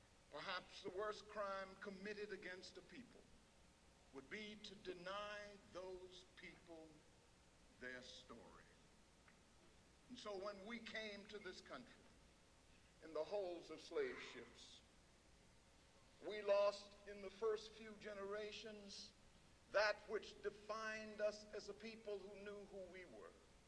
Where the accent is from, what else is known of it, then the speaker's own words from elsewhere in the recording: Southern United States, United States; I grew up in the Old South. I never met a white person until I was 21 years old.